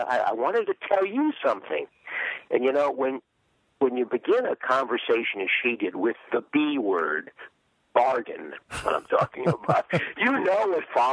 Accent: St. Louis, Missouri, United States; You know, I'm originally from St. Louis. And, of course, I grew up with Harry Carey.

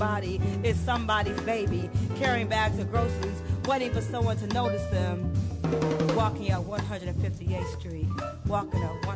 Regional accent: Detroit, Michigan, United States; now in New York City, United States; You know, I grew up in Detroit, and when I moved to New York City, I lived in Brooklyn first, and then eventually felt the need to go uptown

